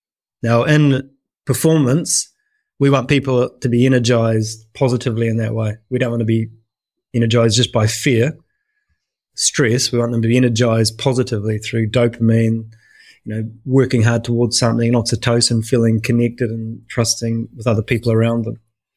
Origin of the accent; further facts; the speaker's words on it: New Zealand; accent: New Zealand; now in United Kingdom; you can probably tell by my accent, I'm a New Zealander, but I have been living in the UK for most of the last 20 years.